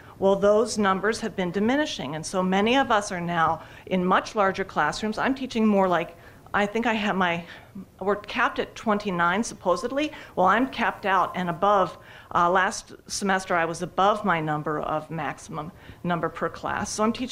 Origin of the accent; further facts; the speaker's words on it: United States; I'm also from Montgomery County.